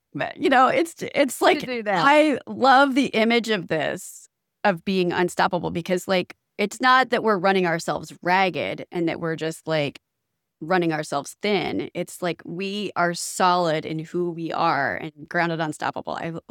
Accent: Midwest, United States; I growing up in the Midwest, like, you know, you heard about actors, but, like, my exposure to actors was watching TV and through the movies.

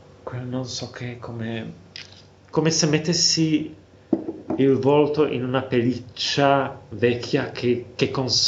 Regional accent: Slovakia; Italian is a second language; Ok, allora, io sono cresciuto in Slovacchia, ex Cecoslovacchia.

